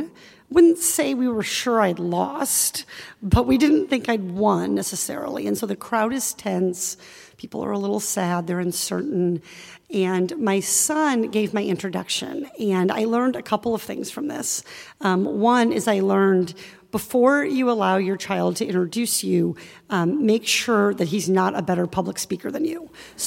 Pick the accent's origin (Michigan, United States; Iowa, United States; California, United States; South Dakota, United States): Iowa, United States; So I grew up in Iowa. I was a little clueless about Jewish culture.